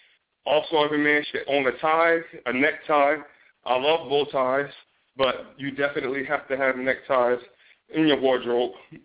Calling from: New Jersey, United States; Anybody from Jersey? We are calling from Jersey right here.

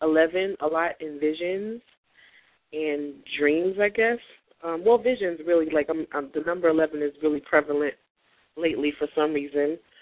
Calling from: North Carolina, United States; And I'm calling from North Carolina.

